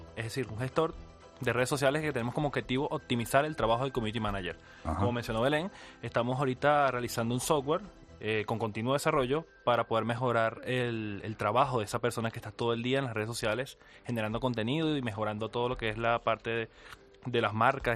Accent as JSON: {"language": "Spanish", "country": "Venezuela", "lives_now": "Spain", "said": "Bueno, soy de Venezuela, sí. Tengo 23 años ahorita"}